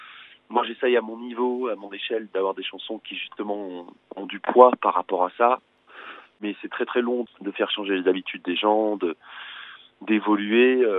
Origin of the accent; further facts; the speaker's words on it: Auvergne-Rhône-Alpes, France; Moi, je viens d'Ardèche, donc pour le coup. J'étais souvent avec mon père dans les champs